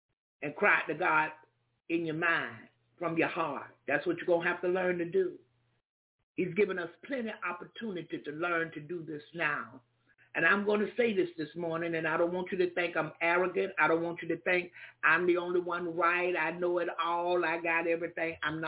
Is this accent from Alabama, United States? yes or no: no; Jacksonville, Florida, United States; I'm from the country. I'm from Jacksonville, Florida. I'm from the South.